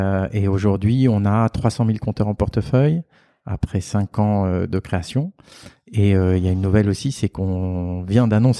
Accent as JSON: {"language": "French", "town": "Aix-en-Provence", "region": "Provence-Alpes-Côte d'Azur", "country": "France", "also_born_or_lived": "Belgium", "said": "Moi, je suis d'Aix-en-Provence. Et j'ai habité 6 ans en Belgique"}